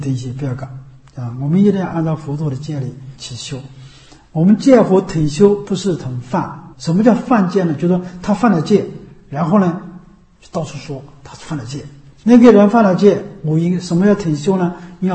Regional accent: China; 我们中国人这个样子的，就汉人就是这样的一个性质

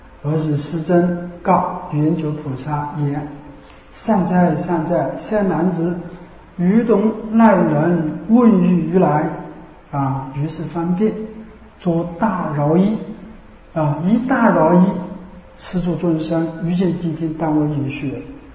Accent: China; 你像我们中国人，我们很多人都具备了大乘善、大乘的这个性根啊。

